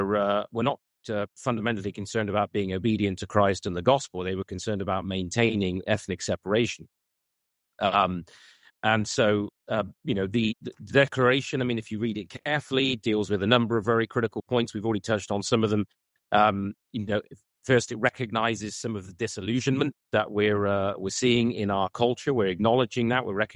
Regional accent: United Kingdom; it's odd to me as a Brit that this language has been picked up

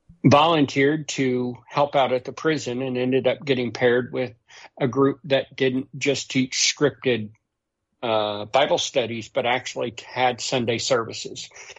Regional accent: Missouri, United States; I was raised in the Midwest in Missouri, where everybody declared you were a Christian and very few people actually acted like it.

